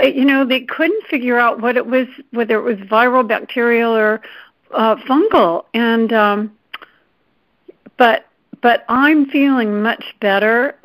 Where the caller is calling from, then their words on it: Danville, California, United States; Danville, California.